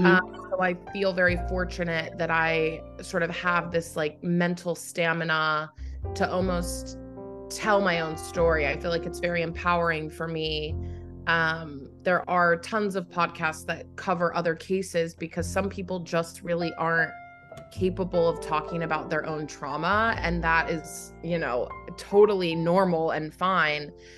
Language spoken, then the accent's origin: English; West Virginia, United States; I grew up in a place in the country and in the world that is incredibly unique. West Virginia is honestly one of the most wonderful places